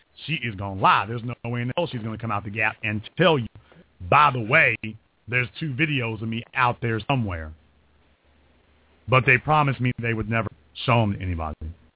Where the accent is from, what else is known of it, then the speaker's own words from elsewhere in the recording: Louisiana, United States; Well, I'm from Louisiana. They'll have a dozen bodies before they leave high school.